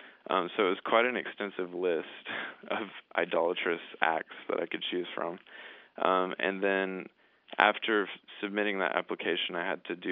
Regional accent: the South, United States; one of the things about growing up in the South and hearing all of the bigotry, you know, your whole life

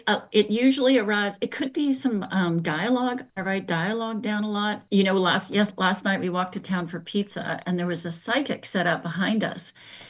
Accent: Canada; The walls were dirty, everything was dirty and yucky, and I came from Canada

